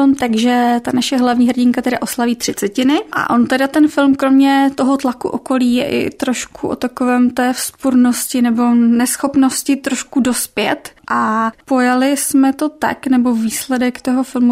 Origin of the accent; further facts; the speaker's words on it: Moravský Krumlov, South Moravian Region, Czechia; Já jsem z maloměsta, z Moravského Krumlova, mám 4 bratránky, bráchu